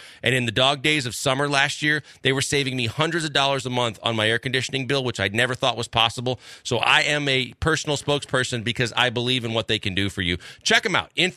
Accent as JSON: {"language": "English", "town": "Milwaukee", "region": "Wisconsin", "country": "United States", "tie": "born or raised there", "said": "growing up in Milwaukee, Wisconsin, like, I thought the eighth wonder of the world was cool."}